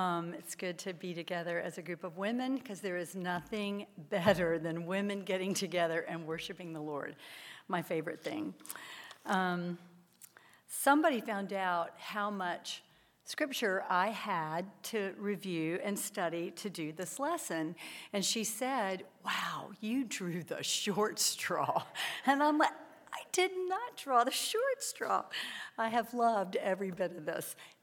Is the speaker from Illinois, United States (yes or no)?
no; Winston-Salem, North Carolina, United States; I was born and raised here in Winston, so this is my hometown. I grew up going to the Greek Orthodox Church here in town.